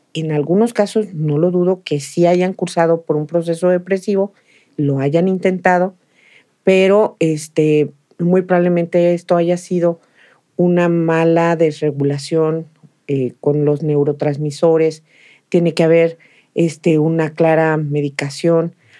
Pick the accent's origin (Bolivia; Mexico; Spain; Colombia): Mexico; mexicanos vivimos la muerte hasta en la cultura